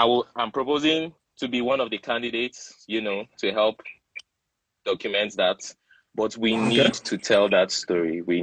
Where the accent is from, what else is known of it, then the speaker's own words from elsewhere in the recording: Plateau, Nigeria; When I tell people I'm from Plateau States, they just assume, especially with my surname, they just assume I'm Hausa. And I'm like, no, I'm not Hausa. I'm Angas. Like, what is Angas? I'm like, it's a tribe from Plateau State.